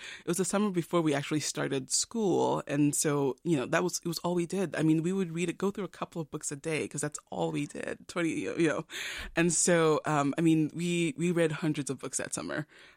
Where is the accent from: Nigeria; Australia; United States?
Nigeria; moved away; Because when I first moved to Louisiana, and this when we came from Nigeria, you know, it was a culture shock for me.